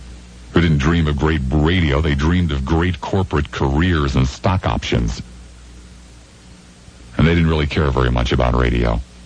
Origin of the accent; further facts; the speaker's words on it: Philadelphia, Pennsylvania, United States; born there; They forbid me to say that I was born in Philadelphia, that I had ever lived or worked any place other than Chicago.